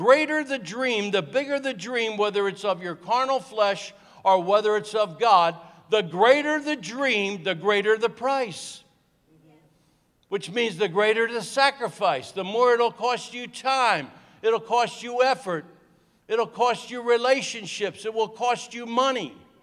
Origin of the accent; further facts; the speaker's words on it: New Jersey, United States; now in Texas, United States; I'm from New Jersey. I live in Texas, but I'm from New Jersey. The trunk in that car is what we call in New Jersey a full four body trunk.